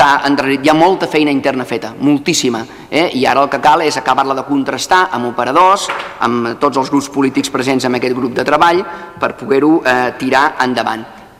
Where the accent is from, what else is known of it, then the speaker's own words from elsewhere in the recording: Vilanova i la Geltrú, Catalonia, Spain; Jo soc fill de Vilanova i la Geltrú i hi ha un abans i un després a la comarca del Garraf.